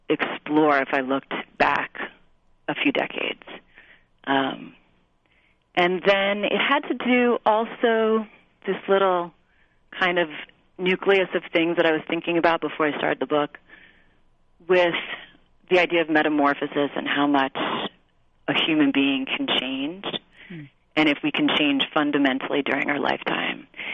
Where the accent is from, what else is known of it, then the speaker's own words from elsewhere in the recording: New York, United States; I grew up on Long Island, and I would go into the city a lot.